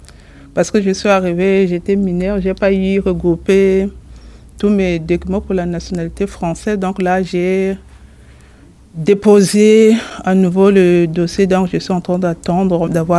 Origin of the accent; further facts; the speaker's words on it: Republic of the Congo; now in France; Je viens du Congo-Brazzaville, l'ancienne colonie française.